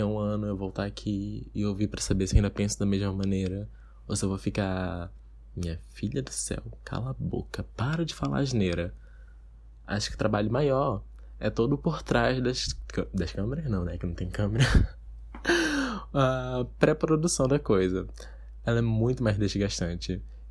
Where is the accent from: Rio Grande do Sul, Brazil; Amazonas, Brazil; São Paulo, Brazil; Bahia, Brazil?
Amazonas, Brazil; Manaus; sou daqui de Manaus, eu tenho 20 anos.